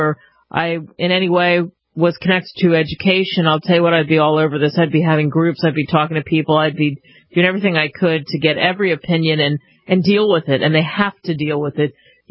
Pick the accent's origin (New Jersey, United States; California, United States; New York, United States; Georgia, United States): New Jersey, United States; I like Wawa coffee, too, just so you know, because I am from New Jersey as well.